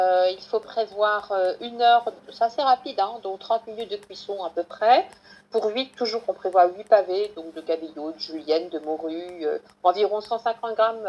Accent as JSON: {"language": "French", "region": "south of France", "country": "France", "said": "Chez moi, dans le Midi, comme dans le sud de l'Europe"}